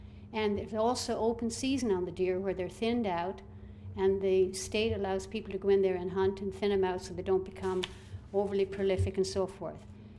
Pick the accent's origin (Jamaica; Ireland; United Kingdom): Ireland; now in Sussex County, United States; We immigrated to this country from Ireland, and we love it here.